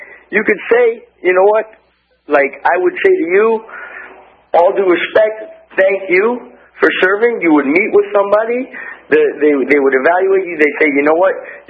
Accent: the South, United States; I mean, I know this growing up. I grew up in the South.

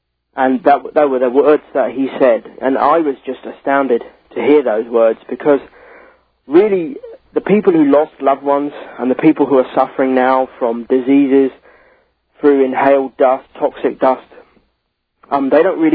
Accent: Texas, United States; I'm from Texas.

